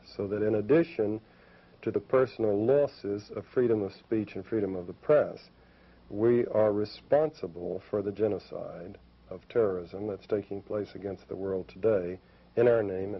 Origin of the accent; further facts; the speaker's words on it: United States; but also just as an American citizen, to realize that this country is indulging in activities